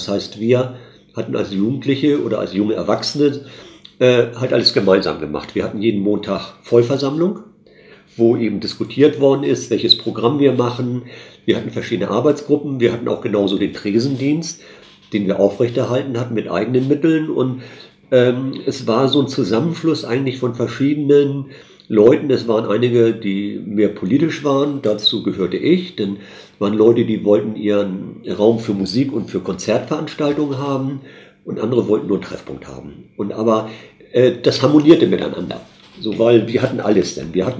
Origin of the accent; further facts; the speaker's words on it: Stade, Lower Saxony, Germany; born there; also ich bin in Stade geboren